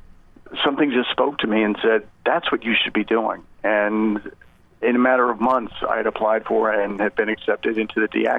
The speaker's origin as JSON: {"language": "English", "town": "Rockville", "region": "Maryland", "country": "United States", "tie": "born or raised there", "said": "Well, I grew up outside Washington, D.C. In Rockville, Maryland, and I'd always had a great love for reading and writing"}